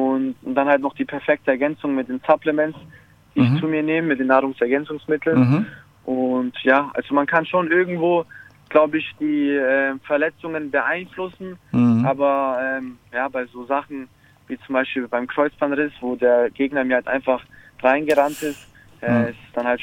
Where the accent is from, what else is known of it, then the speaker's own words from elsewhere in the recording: Stuttgart, Baden-Württemberg, Germany; Und aber ich bin in Stuttgart geboren und aufgewachsen.